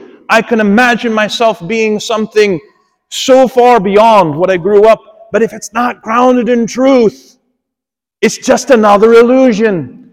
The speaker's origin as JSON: {"language": "English", "region": "Kansas", "country": "United States", "tie": "born or raised there", "said": "Growing up in Wyandotte County, everybody knows you."}